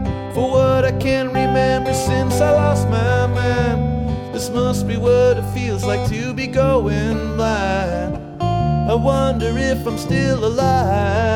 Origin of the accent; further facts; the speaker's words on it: La Crescent, Minnesota, United States; I grew up in La Crescent, Minnesota. So right across the river from La Crosse.